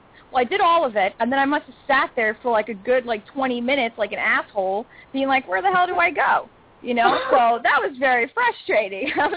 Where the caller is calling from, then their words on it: New York City, New York, United States; I'm calling in from New York, so it's currently 1 a.m. over here.